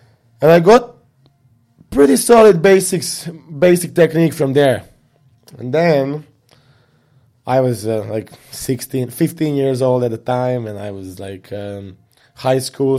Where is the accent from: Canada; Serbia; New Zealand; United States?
Serbia; growing up in Serbia, I'm very grateful that I grew up there.